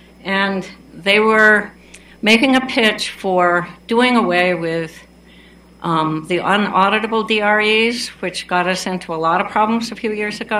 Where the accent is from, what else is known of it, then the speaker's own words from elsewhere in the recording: Boulder, Colorado, United States; I'm from Boulder.